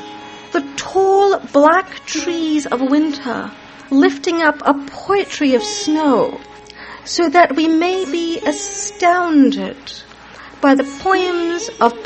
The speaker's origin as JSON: {"language": "English", "country": "India", "tie": "born or raised there", "also_born_or_lived": "North Africa"}